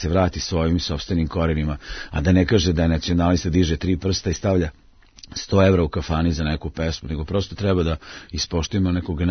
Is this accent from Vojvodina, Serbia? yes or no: yes; Čurug, Vojvodina, Serbia; Ja sam iz Čuruga, moji su iz Novog Sada, Gospođinaca, znači taj neka okolina Novog Sada, znači stara Šajkaška, taj neki srpski deo Vojvodine, isključivo graničarski, koji smo, evo, tu smo poreklom već nekih 400 godina.